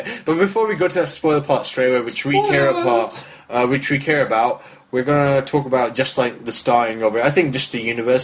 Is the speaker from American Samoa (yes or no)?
no; United Kingdom; We're British people, we say shagging.